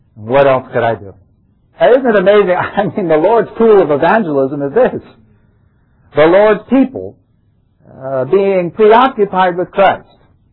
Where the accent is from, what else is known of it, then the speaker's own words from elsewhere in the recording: New York, United States; from New York. Nice to be down here in your spring weather. It's much warmer down here than we're having up in New York right now.